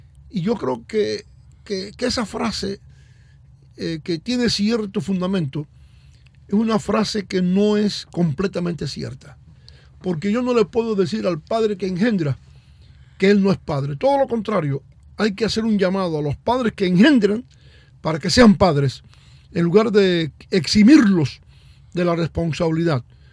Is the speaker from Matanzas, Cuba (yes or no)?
yes; Matanzas, Cuba; Pero Demetrio y yo tenemos la ventaja de que somos de Matanzas.